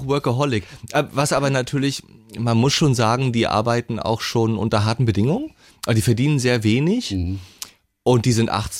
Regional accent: East Germany, Germany; nun bin ich ja Ossi

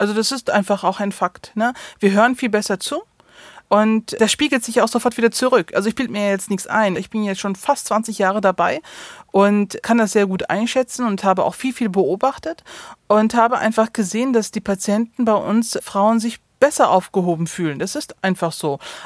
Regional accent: Neuss, North Rhine-Westphalia, Germany; Also ich bin hier in Neuss geboren, aufgewachsen und ausgebildet worden. Und dann ist natürlich Neuss auch meine Heimat. Aber was auch ein ganz großes Faktum ist, dass ich halt nun mal Eltern habe, die aus der Türkei kommen. Darauf bin ich auch stolz. Ich bin zweisprachig aufgewachsen.

